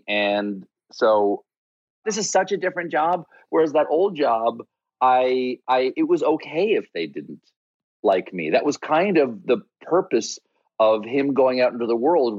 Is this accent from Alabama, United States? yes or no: no; South Carolina, United States; I'm from South Carolina. All roads lead north from South Carolina.